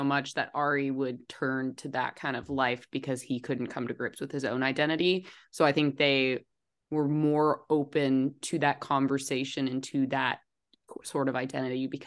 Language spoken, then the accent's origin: English; Texas, United States; I guess growing up in Texas, we see a little bit more into this, not quite into this culture.